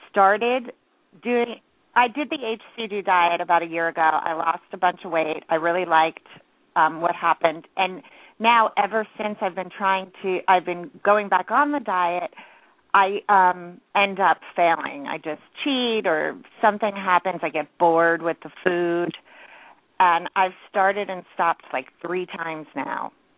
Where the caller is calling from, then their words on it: California, United States; I'm calling from California.